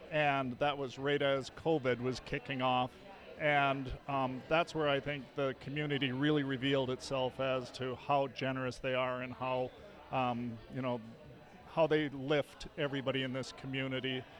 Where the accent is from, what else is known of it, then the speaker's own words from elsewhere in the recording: International Falls, Minnesota, United States; also born or lived in Fargo-Moorhead, United States; Well, you know, I'm from International Falls originally, and so I spent decades in the Fargo-Moorhead area, so flat and wind